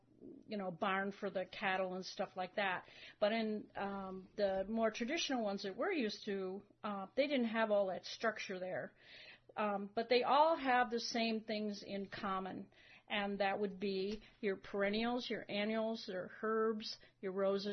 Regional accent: Michigan, United States; now in California, United States; And even though I'm here coming from Michigan, and there were a lot of plants here in California I didn't know what they were.

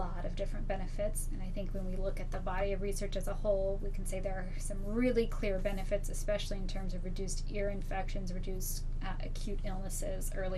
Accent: Sonora, California, United States; I grew up in Sonora, and I'm very happy to have be back working here now and be able

